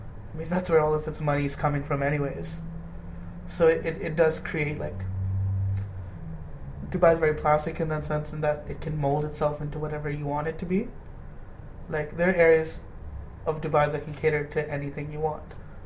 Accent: Toronto, Ontario, Canada; But it was growing up in Toronto that helped me

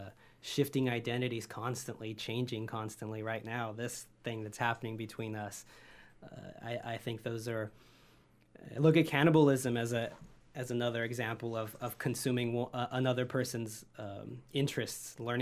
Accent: Alice, Texas, United States; also born or lived in Houston; now in Richmond, United States; Yeah, I'm from South Texas originally, a small town called Alice, Texas. I've been in Richmond for almost 4 years now. So moved from Houston

